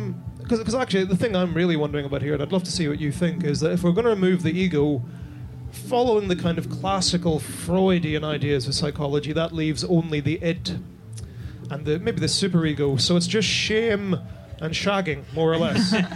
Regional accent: Ireland; as an Irishman, I cannot say it makes you more honest.

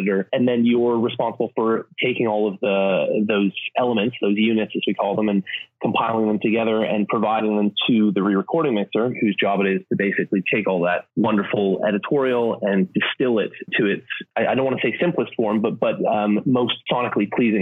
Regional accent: Canada; Basically, I grew up in Canada.

